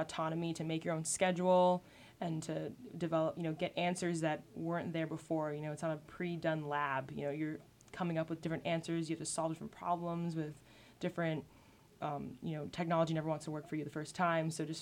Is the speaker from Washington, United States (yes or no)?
no; Tampa, Florida, United States; I'm originally from Tampa, Florida